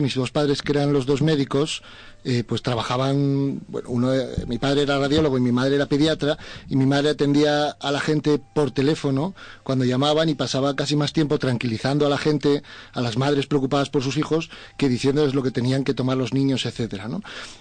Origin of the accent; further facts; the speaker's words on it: Asturias, Spain; now in Madrid, Spain; Bueno, yo soy asturiano, aunque llevo muchos años en Madrid, pero de origen asturiano.